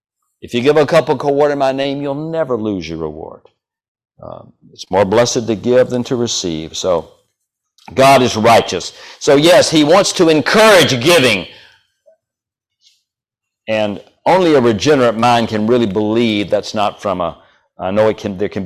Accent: Deep South, United States; I'm from the Deep South, you know, for the shocking price.

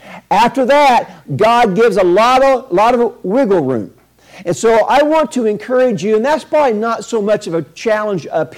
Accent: Illinois, United States; Again, I'm from Southern Illinois. We're rednecks. We're proud of our trucks.

